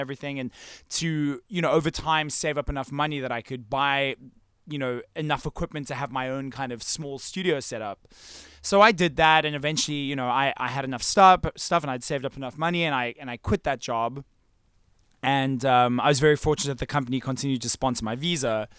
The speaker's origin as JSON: {"language": "English", "town": "Johannesburg", "region": "Gauteng", "country": "South Africa", "tie": "born or raised there", "said": "growing up in Johannesburg and going to the Drakensberg Boys Choir"}